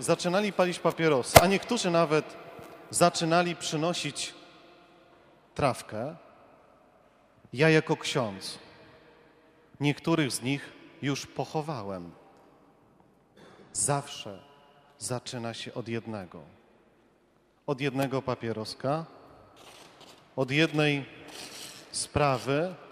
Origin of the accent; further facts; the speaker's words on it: Warsaw, Masovian Voivodeship, Poland; Ja jako chłopak wychowałem się na Targówku. To nie tak daleko stąd.